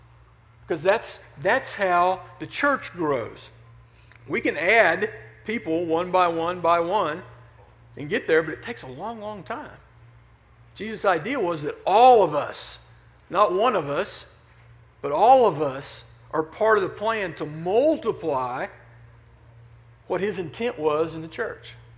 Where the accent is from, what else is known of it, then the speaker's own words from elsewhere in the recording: United States; born there; I was born in the United States.